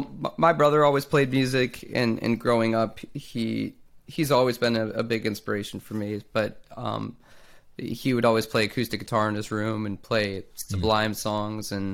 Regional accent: Jupiter, Florida, United States; And yeah, definitely growing up in Jupiter was a huge part of that too, because, you know, Jupiter's this local beach town

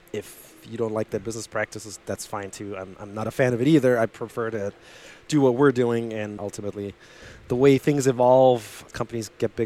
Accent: Germany; growing up in Germany, had never heard

